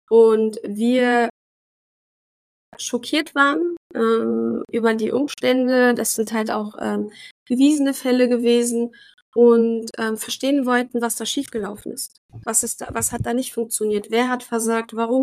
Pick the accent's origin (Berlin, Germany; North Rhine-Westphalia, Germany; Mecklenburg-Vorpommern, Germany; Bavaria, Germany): Berlin, Germany; born there; Und bin gebürtige Berlinerin und Türkin, lebe schon gefühlt mit kleinen Ausnahmen nur in Berlin.